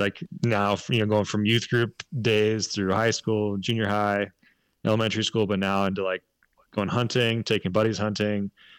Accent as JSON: {"language": "English", "region": "Oregon", "country": "United States", "tie": "born or raised there", "said": "I grew up in Oregon and went to college up in Northern Oregon, where there's just, you know, hundreds and hundreds of them."}